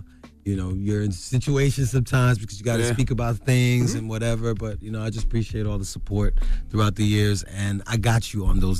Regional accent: Brooklyn, New York, United States; I'm from Brooklyn.

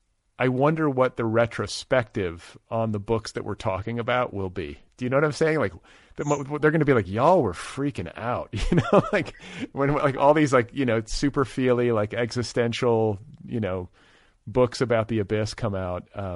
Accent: Midwest, United States; It was like I grew up in the Midwest. And so, like, that was, like, culture to me.

